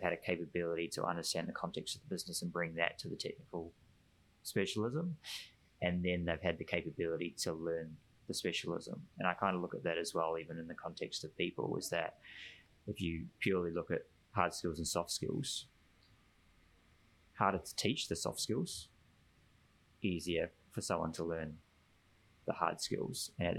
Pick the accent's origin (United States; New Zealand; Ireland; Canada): New Zealand; Being a Kiwi, I'll talk about rugby.